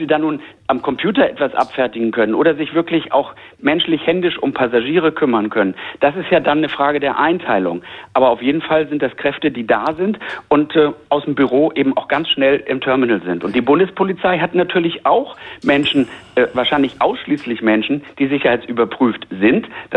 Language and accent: German; Hamburg, Germany; als Hamburger jetzt hier durch die ganze Republik beispielsweise Richtung Südeuropa da 2 Tage Auto zu fahren